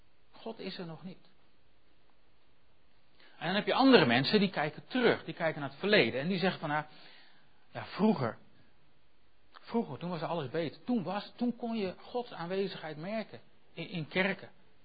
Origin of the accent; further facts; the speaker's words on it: Werkendam, North Brabant, Netherlands; Nou, weet je wat ik ontdekt heb in Werkendam, waar ik vandaan kom?